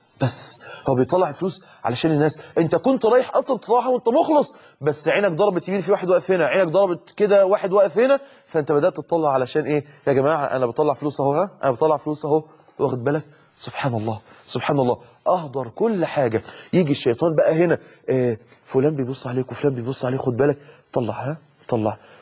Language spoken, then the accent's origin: Arabic; Mansoura, Dakahlia, Egypt; رغيف مثلا بخمسه ساغ عندنا في المنصوره في مصر